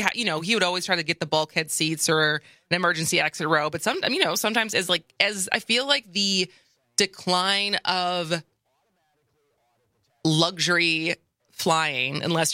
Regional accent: Midwest, United States; So, you know, I come from tall stock. I'm from the Midwest.

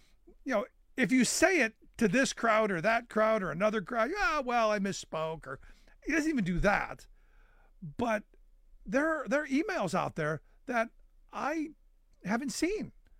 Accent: Cleveland, Ohio, United States; now in Pennsylvania, United States; a kid growing up in Cleveland, I don't know, not happy about it. But I love the fact that here in Pennsylvania, we are known for our Labor Day parades.

